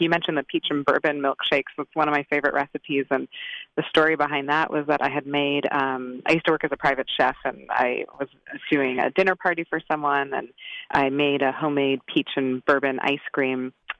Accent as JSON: {"language": "English", "region": "New York", "country": "United States", "said": "even though I'm not, you know, from St. Vincent, I'm from New York"}